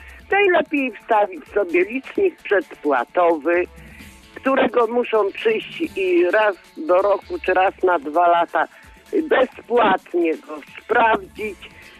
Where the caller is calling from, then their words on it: Szczecin, West Pomeranian Voivodeship, Poland; ze Szczecina, bardzo lubię was słuchać